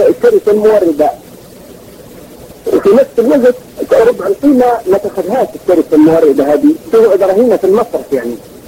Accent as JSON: {"language": "Arabic", "country": "Libya", "said": "شيخ انا من ليبيا عندي سؤال"}